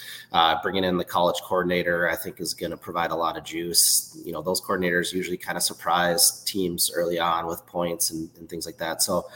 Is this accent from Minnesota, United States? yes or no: yes; Minnesota, United States; I like the Vikings, and I'm not saying that because I'm from Minnesota